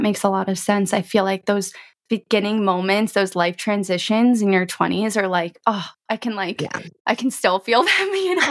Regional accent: Long Beach, New York, United States; I am born and raised in New York. So right now I live in Long Beach. It's on the South Shore of Long Island in New York. This is where I'm originally from.

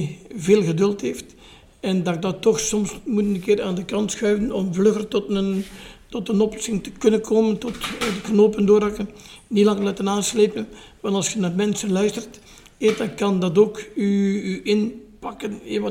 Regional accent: Sint-Laureins, East Flanders, Belgium; En ik zei van Sint-Lorijns, in eerste instantie van Sint-Jan en Heerenberg, maar dat kenden ze niet.

